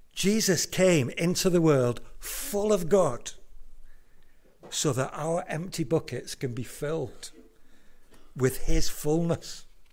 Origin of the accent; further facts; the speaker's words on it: Wigan, North West England, United Kingdom; I'm an adopted Yorkshireman now, but I grew up in Wigan. And when we were kids, we used to go to Lake District a lot.